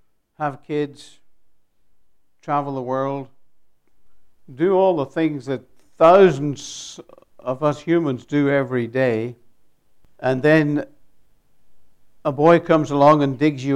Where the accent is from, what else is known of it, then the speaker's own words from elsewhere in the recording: Ireland; I'm from Ireland. I was a policeman. My family were all seasoned drinkers.